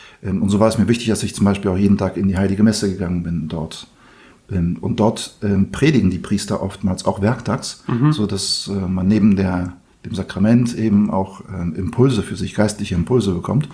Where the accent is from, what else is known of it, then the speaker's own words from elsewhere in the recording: Poland; in Polen, in meiner Heimat.